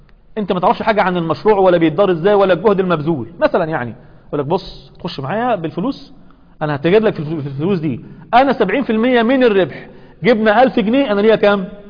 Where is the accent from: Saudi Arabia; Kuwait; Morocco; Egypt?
Egypt; عندنا في مصر